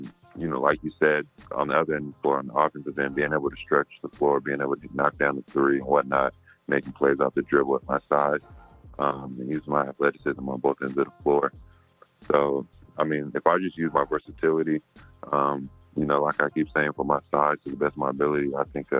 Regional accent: California, United States; also born or lived in Sacramento; Yeah, I grew up in the Bay, and then I moved to Sac around middle school.

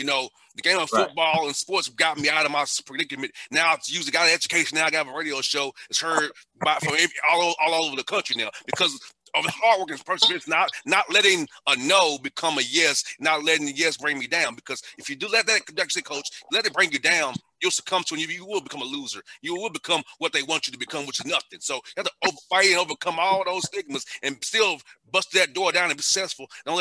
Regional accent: Atlanta, Georgia, United States; Like, you know, I grew up in Atlanta and Vine City, you know, up by the stadium. And not the great part of town, you know.

